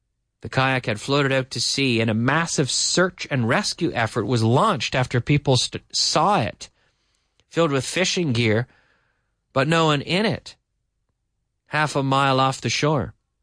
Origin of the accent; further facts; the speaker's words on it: Nova Scotia, Canada; They fish for sharks in my hometown in Nova Scotia.